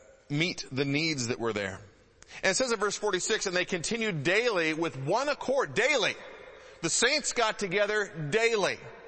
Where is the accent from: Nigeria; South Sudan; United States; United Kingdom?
United Kingdom; Scotland; I'm a collector. I'm Scottish. I collect everything.